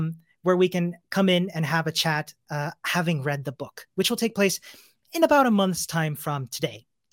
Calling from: Vienna, Austria; Oh, I'm tuning in from Vienna in Austria.

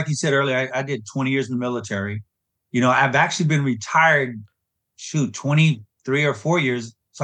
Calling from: Tomball, Texas, United States; So I'm here in the Tomball area right outside of Houston.

